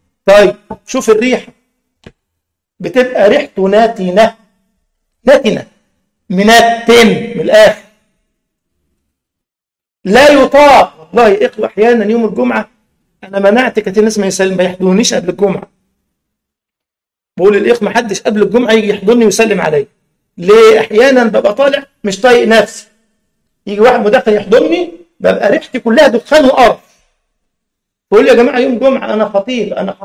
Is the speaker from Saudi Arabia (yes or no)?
no; Egypt; الشكمان ده عندنا في مصر العربيه ليها من تحت كده اللي اسمه بالالماني او سبوف،